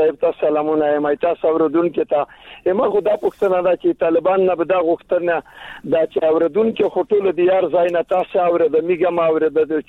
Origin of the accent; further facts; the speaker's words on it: Afghanistan; now in Pakistan; زه په پاکستان کې هم د افغان مهاجر یم ای څلور څلوښت کاله زه په پاکستان کې مهاجر یم